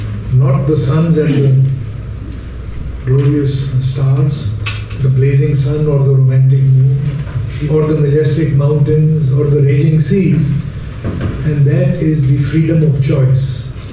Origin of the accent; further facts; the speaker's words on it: Pakistan; My background is nuclear and space. I'm a visitor from Pakistan.